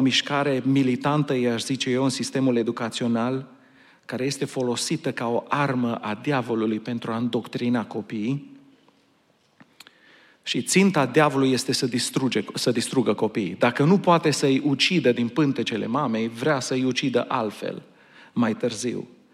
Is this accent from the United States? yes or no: yes; Portland, Oregon, United States; Am crescut la Portland și acolo era exact invers.